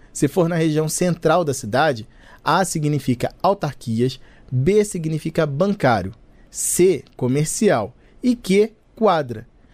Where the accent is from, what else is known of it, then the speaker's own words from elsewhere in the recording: Rio de Janeiro, Brazil; moved away as an adult; now in Brasília, Brazil; Eu sou carioca, mudei para Brasília com 25 anos de idade.